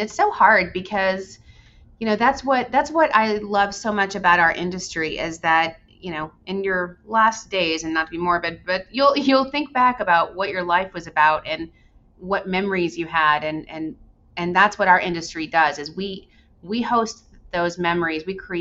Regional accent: Texas, United States; I went to Arizona State University. I'm originally from West Texas.

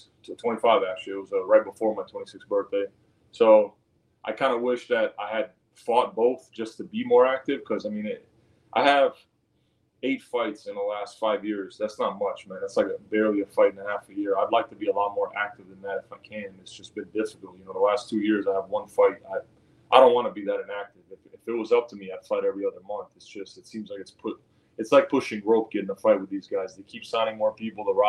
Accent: Italy; That's always been my dream to fight in my home country. Yeah. Florence is pretty close to where I grew up. Florence is like not even 2 hours away from Rome.

